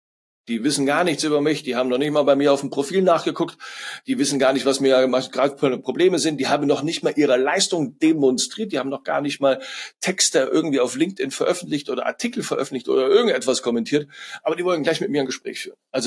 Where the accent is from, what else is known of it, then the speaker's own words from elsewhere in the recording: Cologne, North Rhine-Westphalia, Germany; ich komme aus Köln